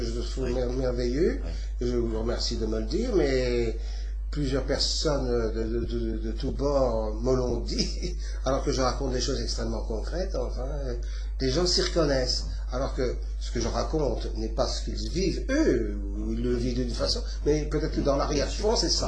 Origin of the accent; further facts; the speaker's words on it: Belgium; Parce que je suis un Belge avec les pieds sur terre.